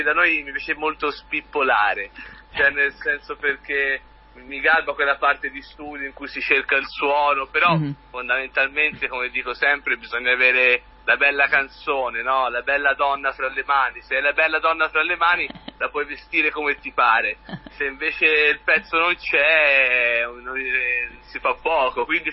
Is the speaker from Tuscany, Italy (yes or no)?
yes; Tuscany, Italy; Ho paura che da buon toscano alla terzo minuto possa andare fuori per via di un bel mignolino contro un armadio